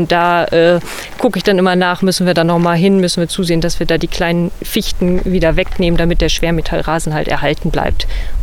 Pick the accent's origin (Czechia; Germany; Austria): Germany; Emden, Lower Saxony; born there; Ich bin geboren in Emden, Ostfriesland, fernab vom Wald.